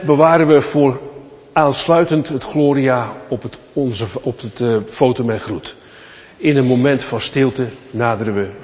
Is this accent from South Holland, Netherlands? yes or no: yes; Sassenheim, South Holland, Netherlands; ik ben uw buurman uit Sassenheim, sinds 3,5 jaar predikant in Rijnsburg